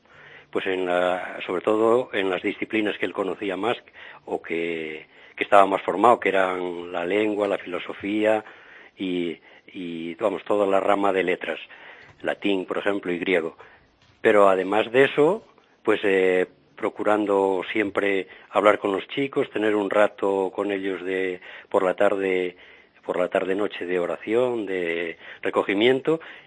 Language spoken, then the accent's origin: Spanish; Castile and León, Spain; hubiera sido un labrador o un ganadero, al estilo de los de mi tierra, que soy de Aliste.